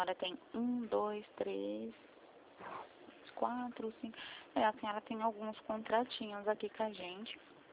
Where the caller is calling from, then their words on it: Mogi Guaçu, São Paulo, Brazil; São Paulo. Tô no Mogi Guaçu, interior de São Paulo.